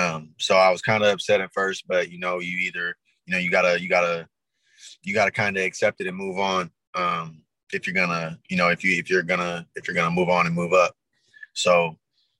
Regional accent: Riverside, California, United States; I grew up in Riverside, California, on the east side. Just me and my mom.

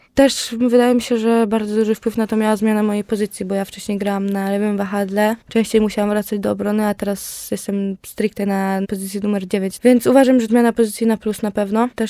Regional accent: Wrocław, Lower Silesian Voivodeship, Poland; No myślę, że to jest nasz dom, no bo jednak my jesteśmy z Wrocławia. No można powiedzieć, że całe życie tu mieszkamy

